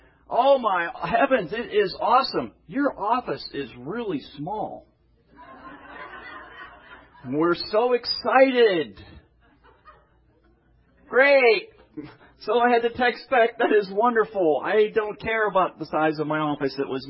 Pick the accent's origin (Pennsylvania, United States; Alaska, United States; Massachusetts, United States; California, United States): Pennsylvania, United States; Pittsburgh; I'm from the Steeler country